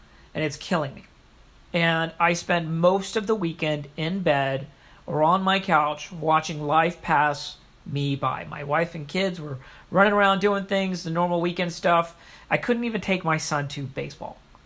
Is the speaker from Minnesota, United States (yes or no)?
no; Houston, Texas, United States; When I was a kid, I was growing up in Texas, in Houston, Texas.